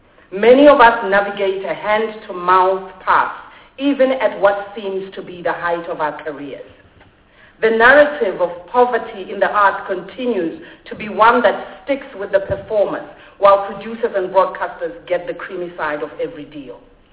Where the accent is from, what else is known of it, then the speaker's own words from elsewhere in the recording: South Africa; I am a South African actor.